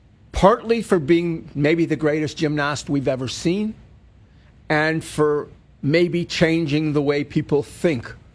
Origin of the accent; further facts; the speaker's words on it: Canada; And on the other side, I'm cheering like heck as a Canadian for Ellie Black to do what she does best.